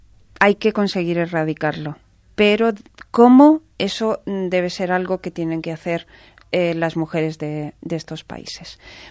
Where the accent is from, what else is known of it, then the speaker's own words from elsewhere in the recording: Extremadura, Spain; yo soy extremeña, la X no la he pronunciado nunca